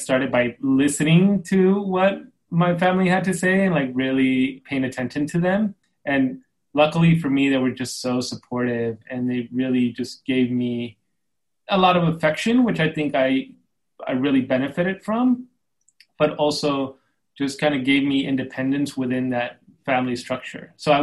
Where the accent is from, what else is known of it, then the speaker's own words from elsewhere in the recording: El Paso, Texas, United States; You know, I was born and raised in El Paso, and I was raised by my mother and four older sisters and my tía